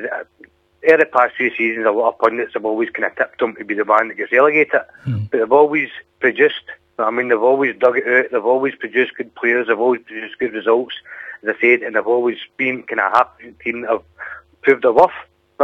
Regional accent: Hamilton, Scotland, United Kingdom; now in East Kilbride, United Kingdom; I'm an East Kilbride, but I'm originally from Hamilton.

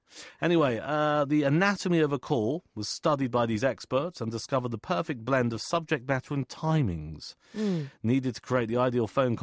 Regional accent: United Kingdom; Well, because we're British. That's what we do.

